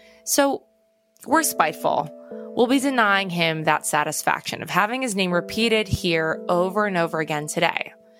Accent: Long Island, New York, United States; I'm from Long Island.

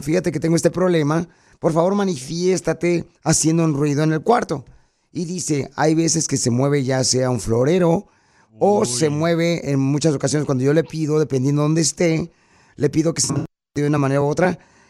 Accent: Mexico City, Mexico; now in United States; ¿a qué venimos de la Ciudad de México a Estados Unidos, viejón?

